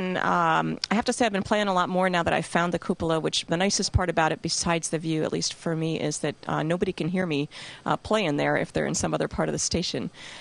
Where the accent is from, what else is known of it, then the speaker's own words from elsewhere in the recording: Massachusetts, United States; Well, I'm from Massachusetts, and I brought my own flute, which was made by a really neat company in Massachusetts.